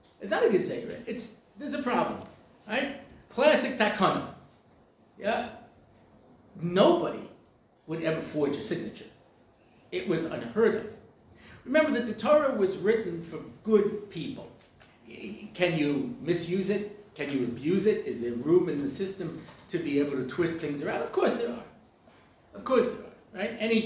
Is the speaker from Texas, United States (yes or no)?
no; New York, United States; I grew up in Long Island in the 70s.